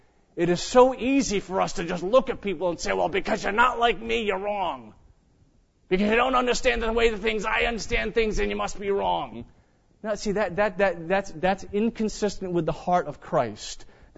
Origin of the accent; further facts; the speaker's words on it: United Kingdom; I'm British, so it's okay for me.